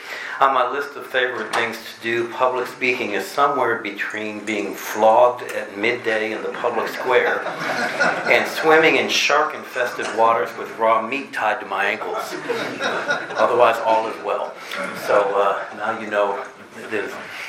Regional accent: Chicago, Illinois, United States; As Tom's mentioned, I was born and raised in Chicago.

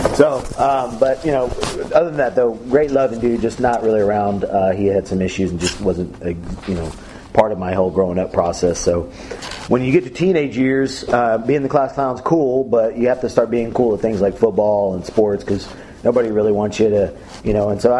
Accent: Deer Park, United States; cool, man, I'm from Deer Park.

